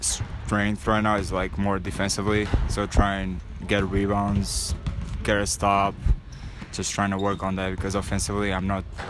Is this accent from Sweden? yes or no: no; Coimbra, Coimbra District, Portugal; English is a second language; now in United States; Portugal, like a little town like called Coimbra. It's like a student city in Portugal